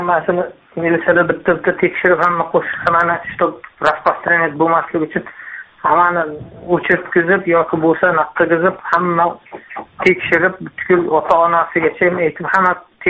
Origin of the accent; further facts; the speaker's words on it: Chirchiq, Tashkent Region, Uzbekistan; Men Chirchiqdan.